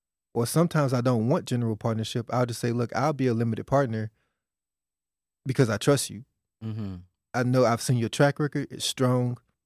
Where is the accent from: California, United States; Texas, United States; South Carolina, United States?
Texas, United States; Dallas; I grew up in Oak Cliff, man.